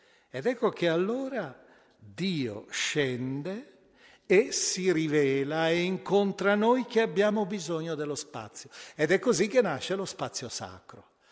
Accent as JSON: {"language": "Italian", "town": "Milan", "region": "Lombardy", "country": "Italy", "said": "io penso alla mia città d'origine, Milano"}